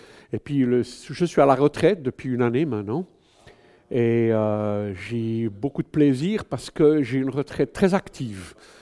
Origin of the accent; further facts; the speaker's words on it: Switzerland; Moi, je suis Suisse, j'aurais pu être né au Bangladesh